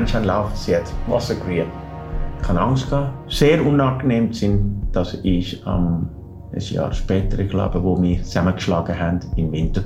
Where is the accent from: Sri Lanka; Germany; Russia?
Sri Lanka; moved away as an adult; now in Zurich, Switzerland; in Sri Lanka bin ich aufgewachsen. Ich bin ein Tamil. Ich bin am 5. Dezember 1983 in Zürich gelandet.